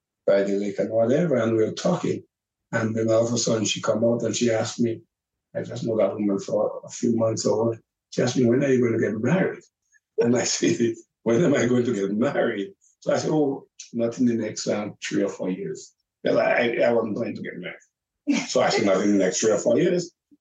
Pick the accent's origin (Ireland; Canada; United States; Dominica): Dominica; she was from Jamaica and I'm from Dominica.